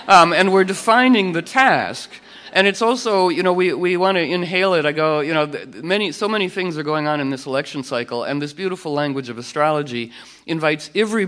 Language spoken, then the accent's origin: English; Washington, District of Columbia, United States; So I was raised in Washington, D.C. in a political family.